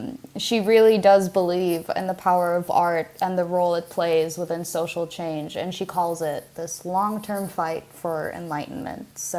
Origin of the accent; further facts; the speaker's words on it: Lebanon; I felt like such an outsider for most of my adolescent life growing up in Lebanon because, yeah, I'll admit it, my Arabic in comparison to some of my friends, even my brother, it's not the best.